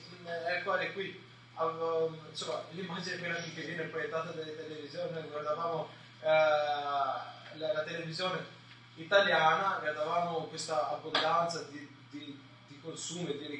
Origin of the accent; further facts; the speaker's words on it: Albania; now in Italy; io sono andato via del mio paese, tanti anni fa, nel 95, quindi erano i primi anni 90, quando c'era un grande flusso di immigrazione dall'Albania.